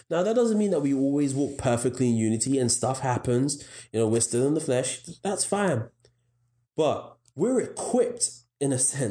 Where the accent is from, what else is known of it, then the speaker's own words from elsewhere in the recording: Ghana; And it's weird because obviously I'm the guy from Ghana and they're from Hungary.